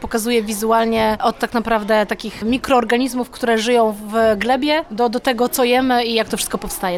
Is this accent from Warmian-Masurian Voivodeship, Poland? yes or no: yes; Olsztyn, Warmian-Masurian Voivodeship, Poland; jesteśmy z Olsztyna